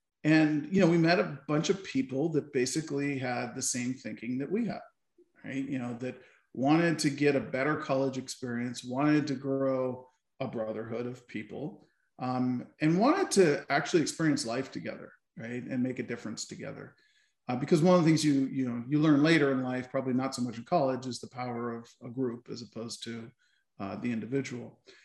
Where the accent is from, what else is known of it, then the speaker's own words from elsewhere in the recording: California, United States; I grew up in Southern California. I was the only person from my high school that went to Santa Clara.